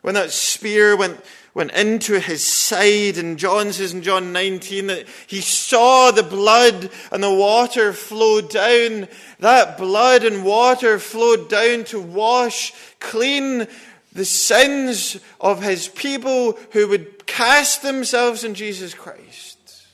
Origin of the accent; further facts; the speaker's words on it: Scotland, United Kingdom; Yeah, I'm from Scotland.